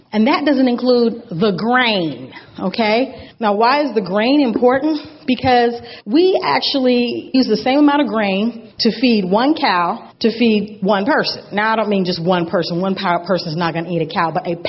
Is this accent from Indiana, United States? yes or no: no; California, United States; And I'm from California. Water was a huge issue.